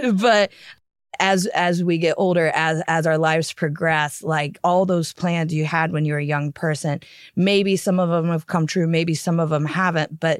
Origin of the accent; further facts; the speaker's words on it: Greenville, Ohio, United States; now in London, United Kingdom; I live in central London and get paid to make people laugh. And I'm from Greenville, Ohio, where a lot of people I graduated with stayed within the area or town of which I live and maybe have never even left the country.